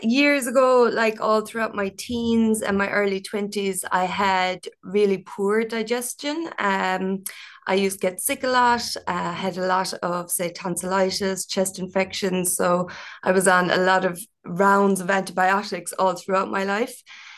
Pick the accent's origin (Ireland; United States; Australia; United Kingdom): Ireland; Castleisland, County Kerry; I'm from Castle Island in County Kerry